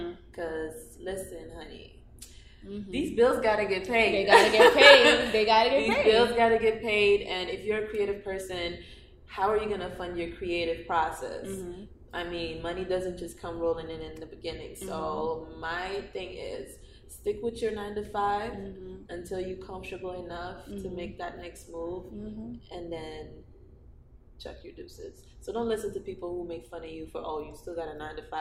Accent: Netherlands; English is a second language; also born or lived in Guinea / Belgium; I'm from Guinea, and I grew up in the Netherlands, which is in Europe, and I moved to Belgium with my family a few years ago. I mean, it's been like 10 years now, but yeah, so I moved to Belgium, and that's where I was raised, the Netherlands and Belgium

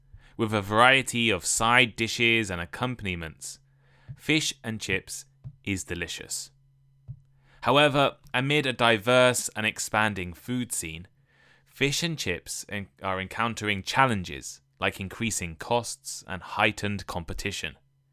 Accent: England, United Kingdom; In my hometown, a small English market town of about 10,000 people, there are two pizza restaurants, a nice Italian place, four pubs that sell food, three Indian restaurants, three Chinese takeaway restaurants

